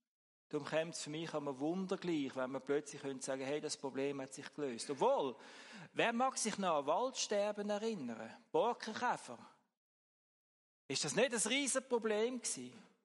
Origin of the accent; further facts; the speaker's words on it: Switzerland; Ist für mich hier als Schweizer nicht jetzt gerade so klar gewesen